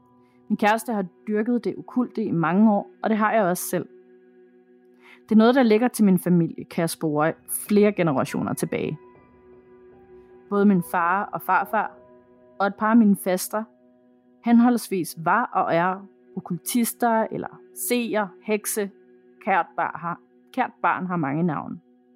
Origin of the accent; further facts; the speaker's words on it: Tappernøje, Zealand, Denmark; Der var så mange af dem dernede i Tappernøje-området, hvor jeg er vokset op.